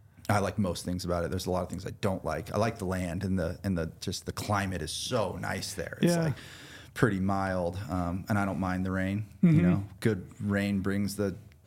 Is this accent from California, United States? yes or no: yes; Crowley, California, United States; So I grew up just outside of Mammoth in a small town called Crowley. It was like population of 500 people.